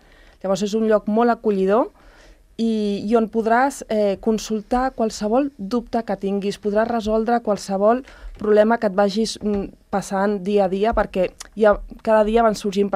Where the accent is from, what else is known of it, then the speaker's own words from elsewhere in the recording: Sant Cugat, Catalonia, Spain; Bueno, jo sóc de Sant Cugat, porto 9 anys vivint aquí.